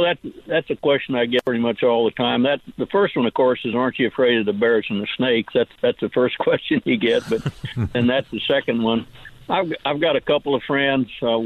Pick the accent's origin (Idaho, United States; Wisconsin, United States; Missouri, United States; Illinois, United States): Missouri, United States; Folks ask me where I'm from. I tell them I'm from the Ozarks up in Missouri.